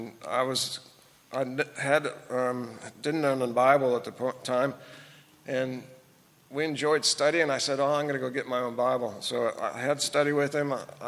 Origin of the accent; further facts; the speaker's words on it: Kansas, United States; And I grew up in Kansas. I would take my journey starting as a little boy.